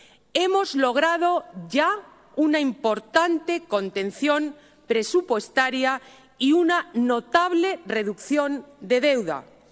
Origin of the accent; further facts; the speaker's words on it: Spain; ante todo somos españoles y queremos contribuir al esfuerzo común de recuperación